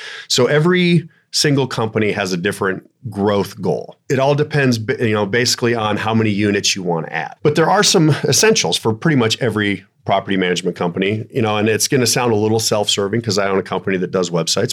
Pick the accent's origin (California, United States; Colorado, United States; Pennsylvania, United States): Colorado, United States; I'm in from Colorado, in between Denver and Colorado Springs.